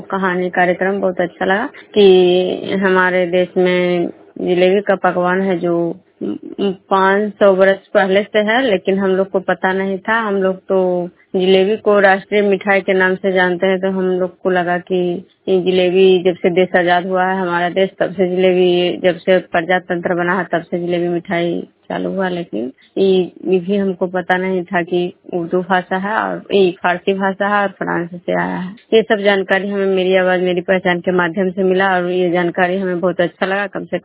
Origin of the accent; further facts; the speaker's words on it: Khujra, Bihar, India; मैं विष्णुपुर ग्राम खुजरा पंचायत नालंदा जिला नरसा प्रखंड के निवासी हूँ।